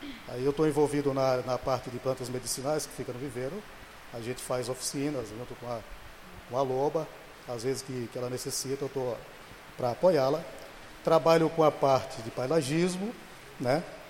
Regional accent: Bahia, Brazil; now in Bertioga, Brazil; Eu sou do interior da Bahia, morava na roça, né? Cheguei aqui, encontrei mata, falei, estou em casa novamente. E aqui vou há 25 anos.

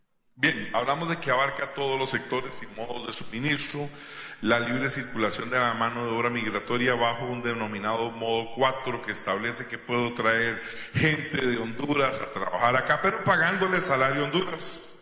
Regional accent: Costa Rica; como trabajadores costarricenses hemos podido comenzar a ver

